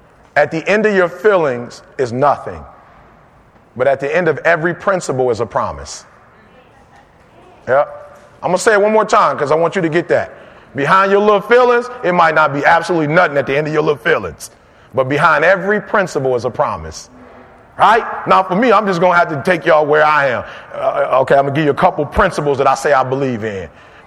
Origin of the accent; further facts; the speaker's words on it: Detroit, Michigan, United States; I'm from Detroit. I wasn't taught. My mama didn't raise me to let nobody take advantage of me. That's not where I'm from.